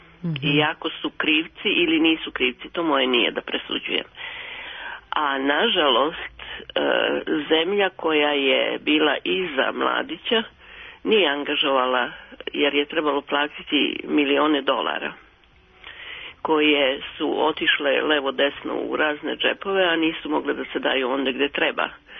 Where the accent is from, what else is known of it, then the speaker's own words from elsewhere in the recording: Serbia; born there; ja sam rođena u Srbiji, od majke koja je rođena u Srbiji i otacu, znači ja sam Srpkinja. Sa dvojnim državljanstvom do duše